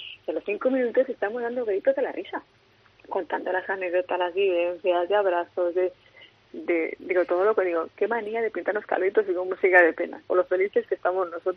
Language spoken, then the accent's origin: Spanish; Asturias, Spain; que soy asturiana con suerte, que me encanta tener muchas razones para ir a Asturias